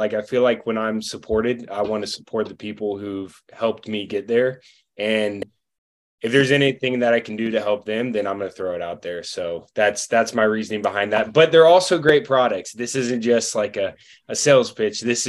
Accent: Louisville, Kentucky, United States; And I'm also from Louisville, Kentucky. So we're known for our horse racing.

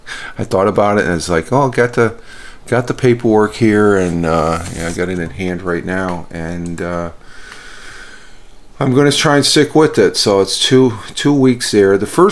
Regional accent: New York, United States; But I am from New York, and I'm for all the New York teams.

